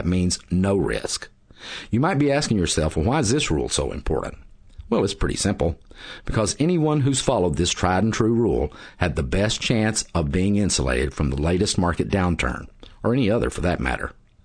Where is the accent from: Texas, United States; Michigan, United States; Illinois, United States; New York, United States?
Texas, United States; I am the Smart Money Retirement Specialist, born and raised in Texas, and working with clients right here in the Dallas-Fort Worth Metroplex and all over the rest of this big old Lone Star State.